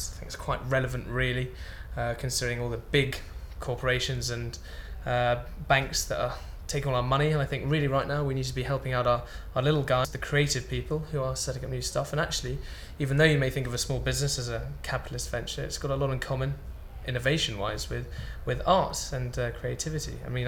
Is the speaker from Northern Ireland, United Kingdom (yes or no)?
no; London, United Kingdom; born and raised in London, but I do have Danish heritage, which is why I went to Copenhagen a bit. To work there.